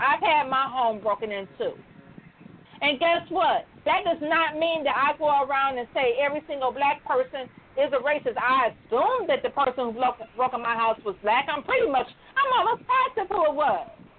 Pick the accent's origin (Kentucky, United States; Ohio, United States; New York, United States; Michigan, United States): Michigan, United States; Yeah, I'm from Michigan, but guess what? We have dog parks here.